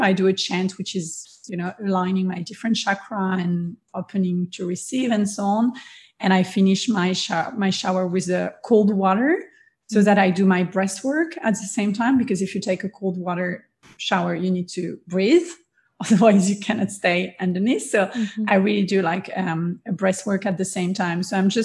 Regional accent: France; English is a second language; now in Australia; We live in Australia, and as you can hear with my accent, we're French.

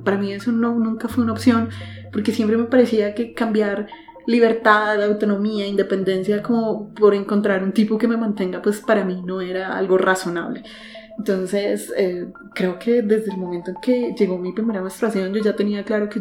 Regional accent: Bogotá, Colombia; Soy mujer urbana, bogotana.

